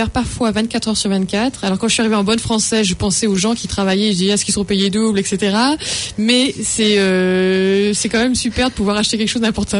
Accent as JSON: {"language": "French", "country": "France", "lives_now": "New Zealand", "said": "ils savent qu'on est français"}